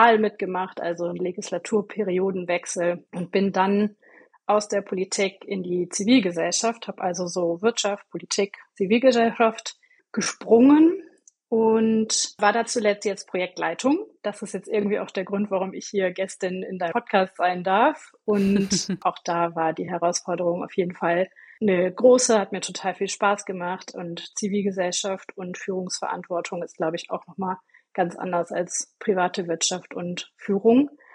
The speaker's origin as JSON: {"language": "German", "region": "North Rhine-Westphalia", "country": "Germany", "tie": "born or raised there", "said": "ich bin aufgewachsen in NRW, habe dort Abi gemacht und bin danach für ein Auslandsjahr nach Südafrika."}